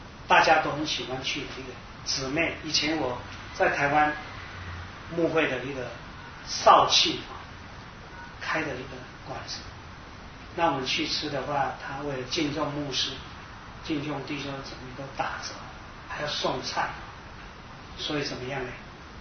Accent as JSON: {"language": "Chinese", "country": "China", "said": "因为我们中国人通常谈话都比较大声"}